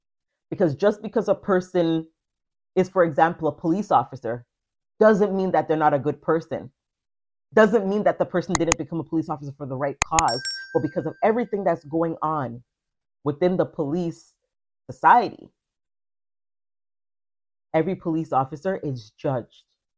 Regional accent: Jamaica; and I can speak from a West Indian stance as a Jamaican, Black people, we are unforgiving.

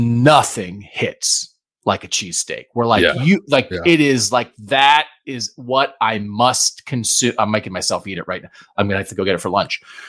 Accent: Pennsylvania, United States; I don't want you to come through the screen and punch me in the neck because I'm from a small town 2 hours outside Philadelphia. But we do have cheesesteaks in my town

